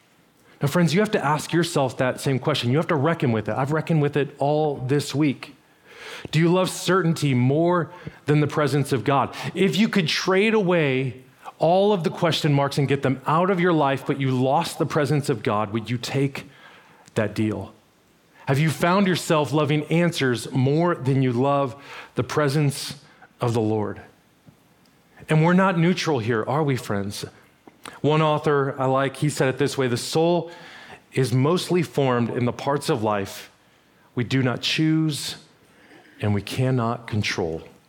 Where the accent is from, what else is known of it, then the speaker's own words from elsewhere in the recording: Las Vegas, Nevada, United States; I grew up in the desert. I grew up in Las Vegas.